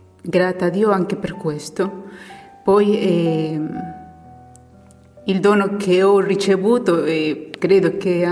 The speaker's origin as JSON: {"language": "Italian", "country": "Peru", "second_language": "Italian", "said": "io vengo della fine del mondo, diciamo così, Latino America, peruviana, e la mia famiglia abita nella città di Huánuco"}